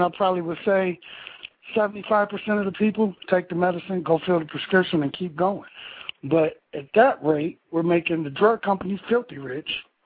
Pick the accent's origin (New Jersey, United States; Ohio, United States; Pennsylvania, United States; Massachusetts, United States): Ohio, United States; Akron; I'm from Akron, Ohio